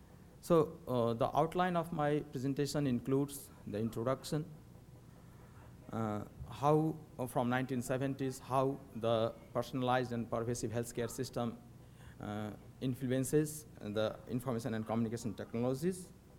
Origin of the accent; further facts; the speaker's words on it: Nepal; now in Finland; Basically, I am from Nepal. I'm living there since last 5 or 6 years.